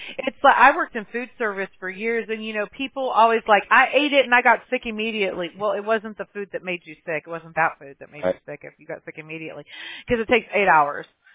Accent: California, United States; San Bernardino, yeah. So that's where I grew up, in San Bernardino County

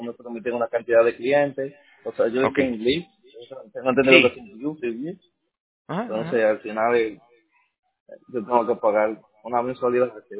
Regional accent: Santo Domingo, Distrito Nacional, Dominican Republic; Todo eso porque soy de Santo Domingo, de República Dominicana, y allá pagan al 100 pesos.

